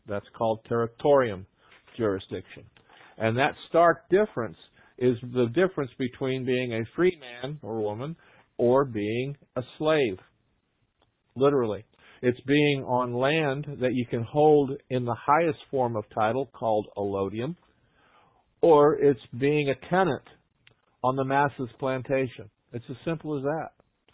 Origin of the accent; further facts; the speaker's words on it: Davie, Florida, United States; I'm from Davie, originally.